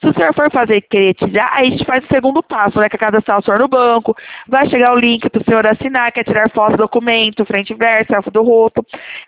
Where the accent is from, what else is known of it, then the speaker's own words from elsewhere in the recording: Leme, São Paulo, Brazil; Sou aqui do estado de São Paulo, interior Leme.